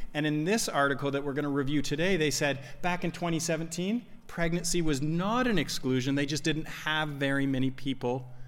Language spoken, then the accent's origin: English; Canada; And I mentioned being Canadian earlier, where we say sorry all the time.